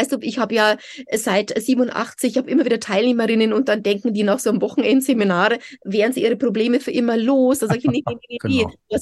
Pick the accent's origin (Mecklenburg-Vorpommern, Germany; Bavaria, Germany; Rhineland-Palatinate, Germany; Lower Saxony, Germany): Bavaria, Germany; Also ein kleines Dorf südlich von München